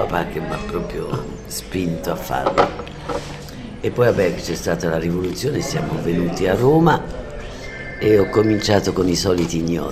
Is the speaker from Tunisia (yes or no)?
yes; Tunis, Tunisia; Sì, io sono nato in Tunisia.